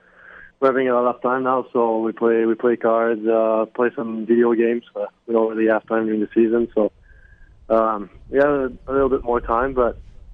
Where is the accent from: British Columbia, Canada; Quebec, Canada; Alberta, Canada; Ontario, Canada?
Quebec, Canada; Amos; My hometown is called Amos. It's like a really, really small town. It's like 30 minutes from Valbo, which is like a QHL team over there. It's a really small town.